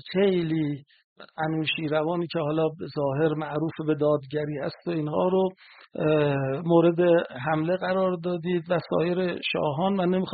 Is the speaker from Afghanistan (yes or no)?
no; Iran; برای ما که ایرانی هستیم خیلی جالب نباشه.